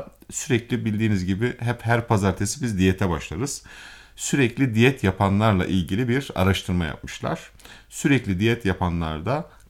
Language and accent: Turkish; Mediterranean Region, Turkey; Memleketimiz Akdeniz ve gerçekten balıktır, yeşilliktir, hafif kırmızı ettir, tam tahıllardır.